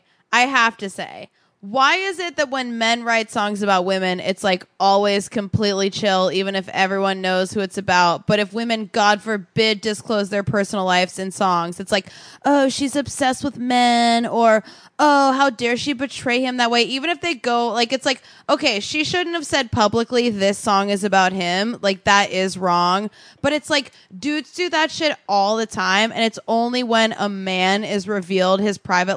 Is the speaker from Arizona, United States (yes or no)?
no; Oklahoma, United States; I'm from Oklahoma too.